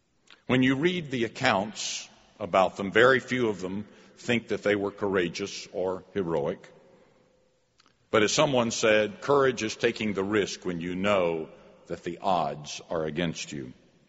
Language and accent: English; North Carolina, United States; I found out that he was from my home state of North Carolina